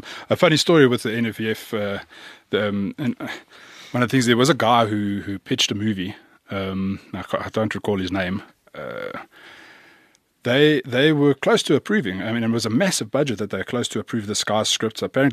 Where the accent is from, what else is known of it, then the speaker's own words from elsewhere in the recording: Johannesburg, Gauteng, South Africa; I'm from the South of Joburg.